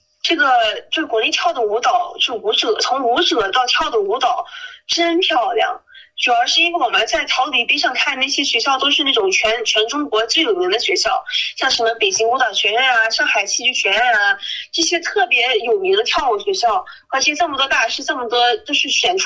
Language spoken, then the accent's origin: Chinese; United States; 我们这些在美国出生美国长大的孩子